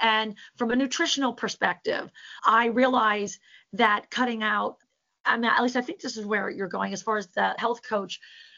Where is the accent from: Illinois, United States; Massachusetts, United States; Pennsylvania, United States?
Pennsylvania, United States; Harrisburg; I am from Harrisburg, Pennsylvania.